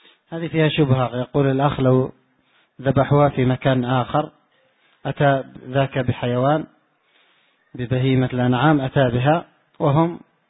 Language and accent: Arabic; Yemen; كما هي موجودة عندنا في اليمن، هي من العادات اليمنية القبيحة